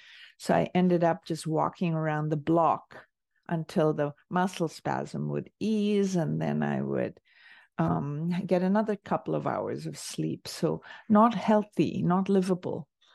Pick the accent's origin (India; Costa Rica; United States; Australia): India; moved away; growing up in India